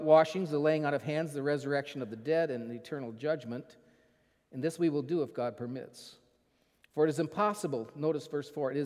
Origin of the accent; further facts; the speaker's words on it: Michigan, United States; Growing up in Michigan, we often would go canoeing on some of the rivers, especially the Osabo River. It's very well known in Michigan.